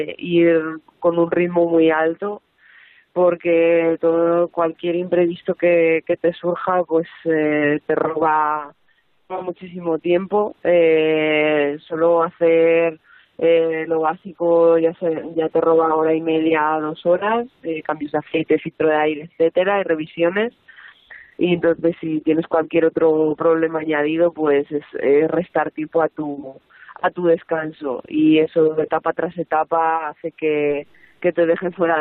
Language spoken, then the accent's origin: Spanish; Zamora, Castile and León, Spain; Zamorana.